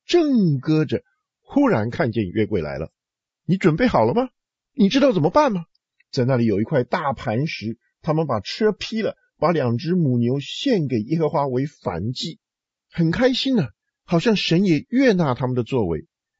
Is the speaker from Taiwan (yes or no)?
no; China; 今天我们中国人所面对的是怎么样一个征战